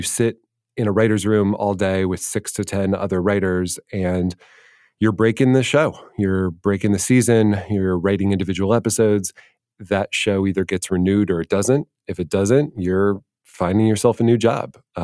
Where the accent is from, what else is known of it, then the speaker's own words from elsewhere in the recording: Washington, District of Columbia, United States; And I grew up in Washington, D.C. I didn't know anybody in the movie or TV business.